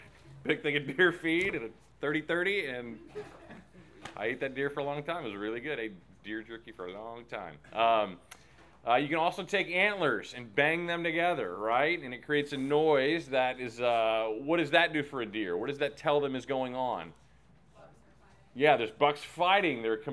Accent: Texas, United States; I'm from Texas, so a few of you may be familiar with that.

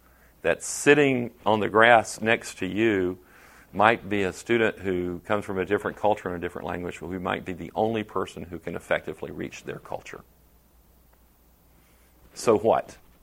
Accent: the South, United States; I'm from the South, and you can only snap beans if you are rocking in a rocking chair

